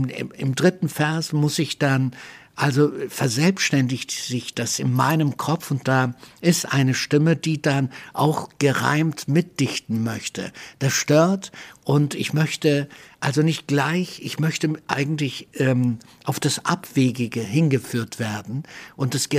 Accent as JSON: {"language": "German", "town": "Munich", "region": "Bavaria", "country": "Germany", "tie": "born or raised there", "said": "ich bin ja in München aufgewachsen, in München-Moosach."}